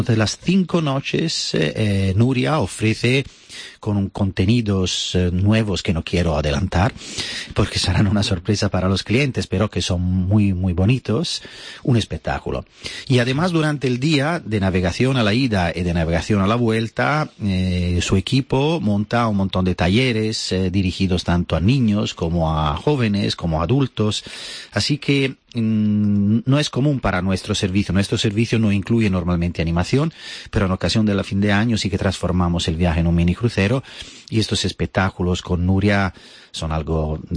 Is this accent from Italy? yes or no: yes; Italy; Spanish is a second language; Bueno, yo soy italiano y para mí Roma es la ciudad eterna, ¿no?